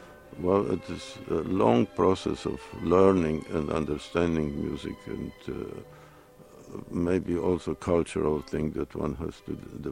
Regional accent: Moscow, Russia; also born or lived in Poland; I was born in Poland, but it was at when the First World War broke out, and my parents moved to Russia, running away, so to say, from the Germans. And we were in Moscow

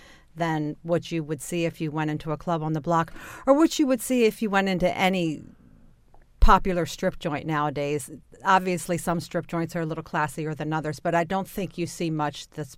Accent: Catonsville, Maryland, United States; being a kid from a broken home who was actually from the suburbs. I grew up in Catonsville.

